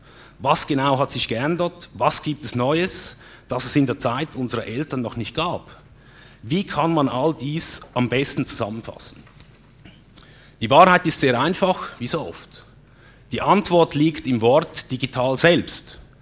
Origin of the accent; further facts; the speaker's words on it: Zug, Switzerland; Es stellt sich heraus, dass Fintech-Startups in meiner Heimatstadt sprießen und gedeihen.